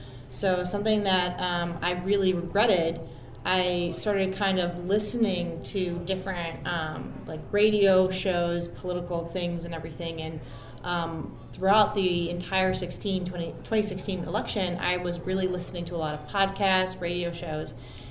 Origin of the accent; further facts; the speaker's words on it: Illinois, United States; Okay, so I grew up around Chicago in the Chicagoland suburbs, and it was Democrat.